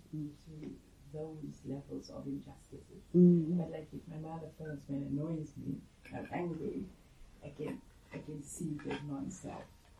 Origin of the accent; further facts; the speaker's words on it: South Africa; now in United Kingdom; I'm from South Africa, so I know the other side of the point of racism. I live in Britain now and have done for 15 years